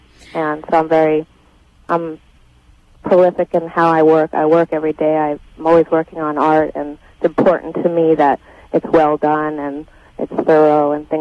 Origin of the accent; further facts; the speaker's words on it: Los Angeles, California, United States; I'm Jewish, and I also come from a garment industry background. My father worked in the Los Angeles. I grew up in Los Angeles